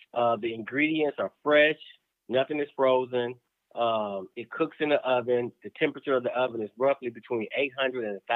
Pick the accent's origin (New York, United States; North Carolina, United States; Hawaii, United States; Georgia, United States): Georgia, United States; Atlanta; So, just like my bio said, I'm from Atlanta, grew up, went to school here, loved math so much that I went to Tuskegee and I majored in mathematics.